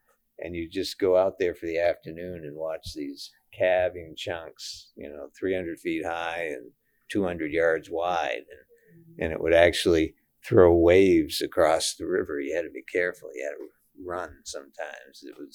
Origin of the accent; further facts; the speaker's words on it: Maine, United States; I grew up in Maine.